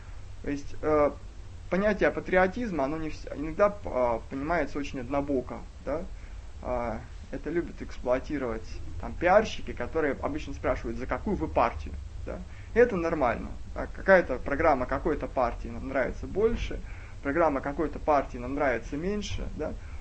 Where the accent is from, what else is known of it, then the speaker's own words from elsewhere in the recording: Smolensk, Smolensk Oblast, Russia; Я сам из Смоленска